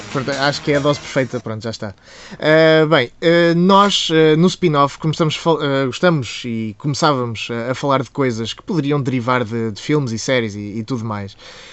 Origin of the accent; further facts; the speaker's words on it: Coimbra, Centro, Portugal; Eu sou de Coimbra. Estava em Coimbra, aliás.